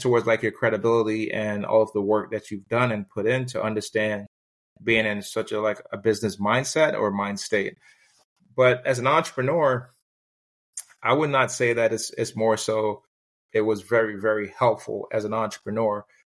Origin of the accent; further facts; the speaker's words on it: Jamaica; now in United States; When I came from Jamaica, that was the biggest thing that was taught in my household.